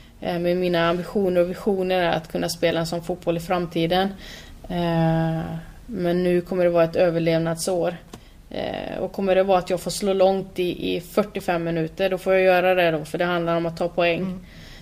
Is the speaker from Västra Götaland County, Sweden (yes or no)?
yes; Borås, Västra Götaland County, Sweden; Jag är ju från Borås, och de här som var ute i skogen.